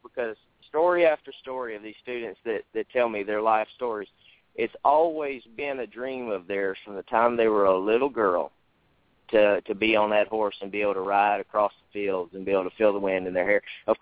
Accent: Louisiana, United States; Originally, I'm from Louisiana

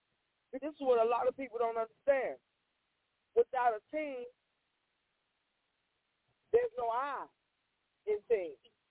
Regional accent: Jamaica; I'm Jamaican. She's Jamaican.

